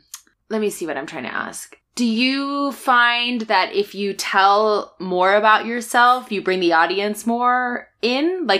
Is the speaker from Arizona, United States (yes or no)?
yes; Tucson, Arizona, United States; Because I'm from Tucson, and I'll bet you, you get a little bit of a different audience in Tucson.